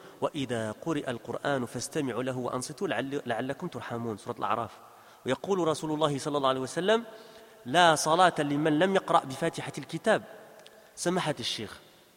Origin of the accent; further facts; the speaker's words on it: Saudi Arabia; الفتوى من اللجنة الدائمة عندنا في المملكة العربية السعودية